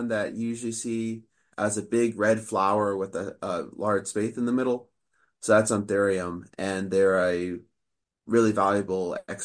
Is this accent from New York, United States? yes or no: no; Sacramento, California, United States; So I grew up in the Sacramento area and I got interested in agriculture because my mom's side in Philippines, they're farmers, so they grew coconuts and rice.